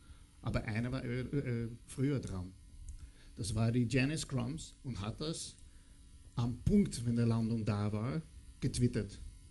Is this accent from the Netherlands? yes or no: yes; Netherlands; German is a second language; now in Germany; Ich komme aus den Niederlanden, deshalb mein wienerischer Aussprache ist ein bisschen